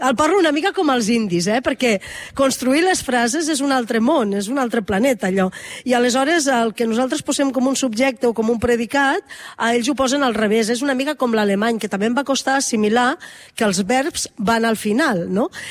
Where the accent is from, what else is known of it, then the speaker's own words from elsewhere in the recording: Lleida, Catalonia, Spain; also born or lived in Estopanyà; Sí, sóc de Lleida i de la Franja. De Lleida per part del meu pare i de la Franja per part de la meva mare, d'Estopanyà.